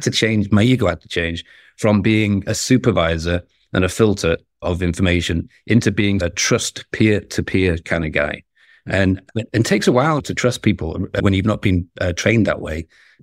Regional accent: Liverpool, North West England, United Kingdom; moved away; I'm from Liverpool originally. I hadn't been to the UK to see family for a while.

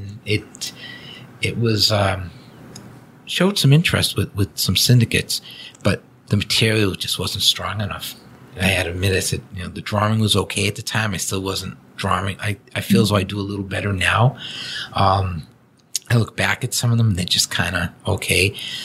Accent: Watertown, Massachusetts, United States; I'm Watertown, Massachusetts was my hometown. Just loving hockey and then growing up watching them when they were with WHA

